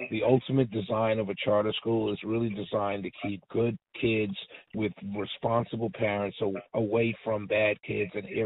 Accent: Harlem, New York, United States; Then I always came home to where I grew up in Harlem, so I had really the best of both worlds.

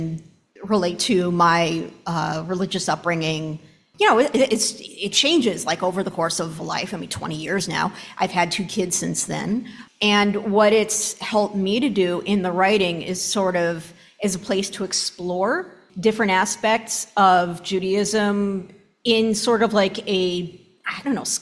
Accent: Libertyville, Illinois, United States; now in San Francisco, United States; I am Jewish. I was raised in Libertyville, north of here, even though I live in San Francisco area now.

